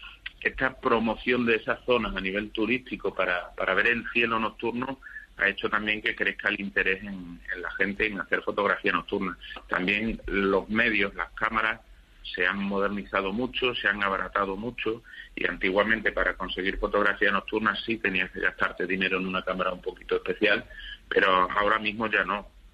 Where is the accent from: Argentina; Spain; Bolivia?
Spain; Extremadura; Pero como soy extremeño y me gusta Extremadura, amo la tierra extremeña y amo la naturaleza extremeña